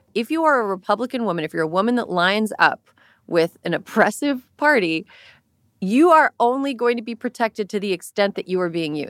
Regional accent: California, United States; I congratulate Georgia on having a handsome senator as a Californian.

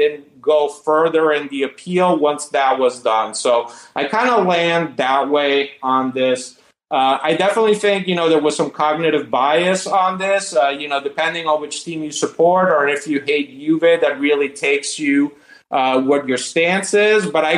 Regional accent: Italy; to give you a little bit about my background, I grew up in Italy. I grew up as an American immigrant in the 80s. I'm a half Jewish.

